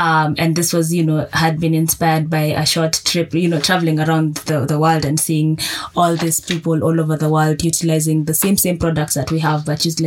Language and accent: English; Nairobi, Kenya; also born or lived in Olenguruni / Nakuru; But so I was born and raised in Olenguruni for the first 6 years. Mm-hmm. And then we moved to Nairobi.